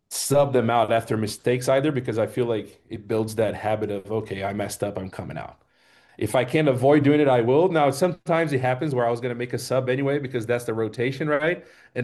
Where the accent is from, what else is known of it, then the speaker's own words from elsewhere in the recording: Brazil; When I grew up in Brazil